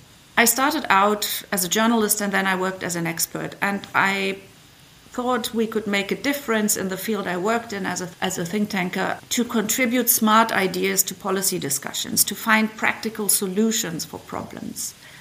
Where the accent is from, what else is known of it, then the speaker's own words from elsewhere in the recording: Germany; I do think that my home country and the European continent, on the one hand, has a huge potential